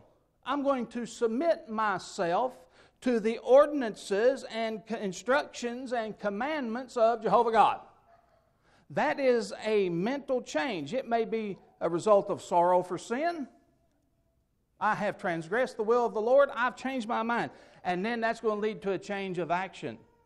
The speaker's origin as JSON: {"language": "English", "region": "Kentucky", "country": "United States", "said": "I'm from Eastern Kentucky, and we've got our own form of language down there"}